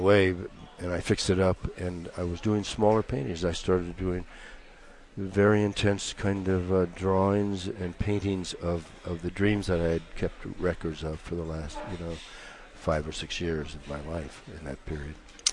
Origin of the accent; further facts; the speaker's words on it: Ohio, United States; born there; I was born in Ohio.